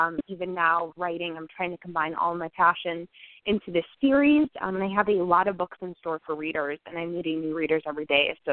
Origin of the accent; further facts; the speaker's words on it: Ohio, United States; I've been twice, but I am from Ohio. So I am just the northeast of the United States.